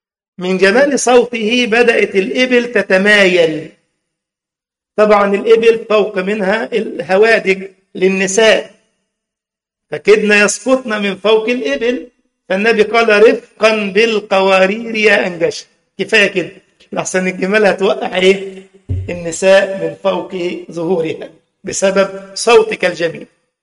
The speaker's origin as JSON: {"language": "Arabic", "country": "Egypt", "said": "وعملوا بقى حلاوة المولد دي اللي عندنا في مصر، الحاجات الحلوة دي الحلوة عادي"}